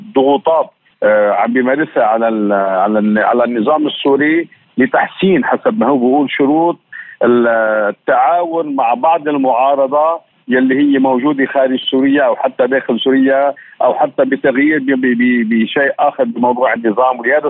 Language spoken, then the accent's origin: Arabic; Lebanon; يستهدف في الدرجة الاولى برأينا نحن كلبنانيين